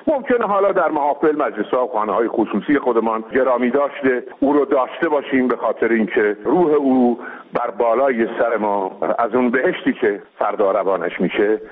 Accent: Qazvin, Iran; من پدرم مادرم فوت کردن، بردمشون تو ولایتم در استان قزوین

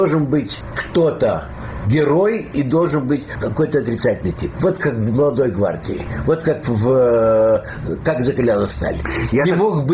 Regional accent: Odesa, Odesa Oblast, Ukraine; Нет, я одессит. Извините, я одессит.

